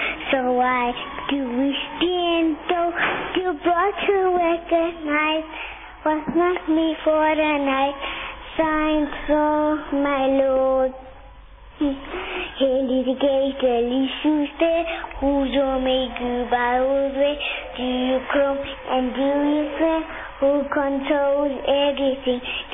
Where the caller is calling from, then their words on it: Kensington, Gauteng, South Africa; From Kensington.